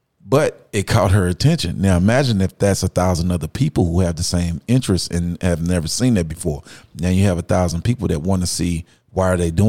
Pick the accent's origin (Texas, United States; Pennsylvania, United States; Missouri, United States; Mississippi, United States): Texas, United States; growing up with it, you know, I went to Fifth Ward Church of Christ growing up in Fifth Ward. And that was a huge church.